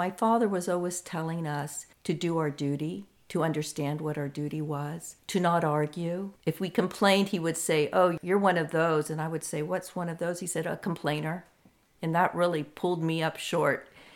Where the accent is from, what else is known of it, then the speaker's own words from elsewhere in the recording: Danville, California, United States; also born or lived in San Francisco; I was born in San Francisco and spent time in my grandmother's house, what was our family home. And then my parents decided to move out of the city in 1964, and they found a ranch-style house in Danville